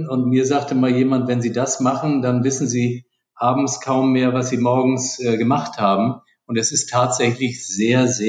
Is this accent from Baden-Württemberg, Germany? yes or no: no; Flensburg, Schleswig-Holstein, Germany; born there; ich bin in Flensburg geboren, ganz im hohen Norden Deutschlands, bin jetzt 61 Jahre alt